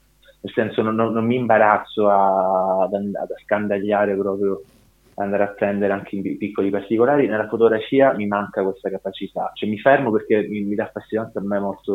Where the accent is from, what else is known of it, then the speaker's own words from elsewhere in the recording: Calabria, Italy; essendo io calabrese, ma mia Grecia, fanno parte del mio DNA